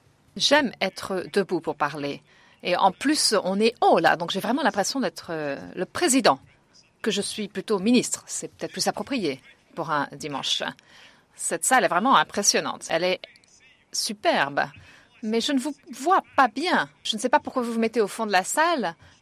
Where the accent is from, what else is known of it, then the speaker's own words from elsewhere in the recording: Kenya; je viens du Kenya.